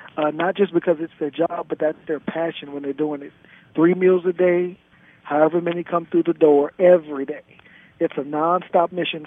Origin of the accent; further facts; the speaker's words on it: New Orleans, Louisiana, United States; I'm from New Orleans, so whenever I get to cook somebody some gumbo, it is just wonderful.